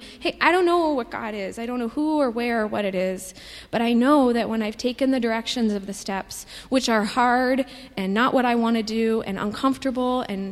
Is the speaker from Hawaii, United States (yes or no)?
no; California, United States; I grew up in California with my friends.